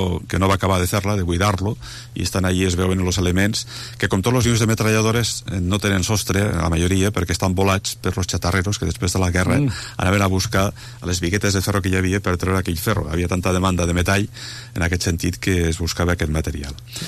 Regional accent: Catalonia, Spain; amb aquest que soc de Ponent

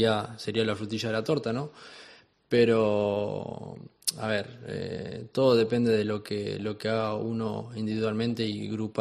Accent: Uruguay; yo recuerdo cuando era chico, iba al clásico en Uruguay y estábamos todos mezclados y no había problema.

